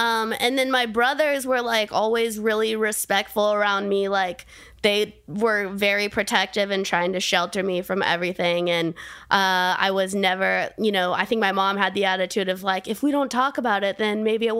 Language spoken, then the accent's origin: English; California, United States; where I grew up in Orange County where it's so focused on vanity and how you look.